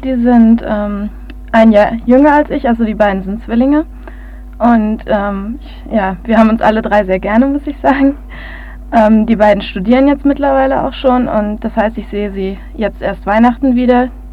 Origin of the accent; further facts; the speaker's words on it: Halle, North Rhine-Westphalia, Germany; ich komme aus Halle, Westfalen. Das ist eine kleine Stadt am Teutoburger Wald. Und ich wohne in einer kleinen Siedlung vor der Stadt mit so 30, 40 Häusern. Und ich wohne auch mit meiner Familie und meiner Oma zusammen.